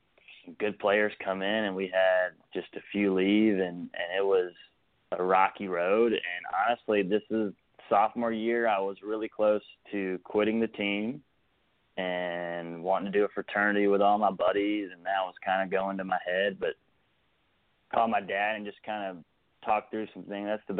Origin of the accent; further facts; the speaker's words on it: Alabama, United States; You know, growing up in Alabama, you know, half the school goes to Alabama, half the school goes to Auburn.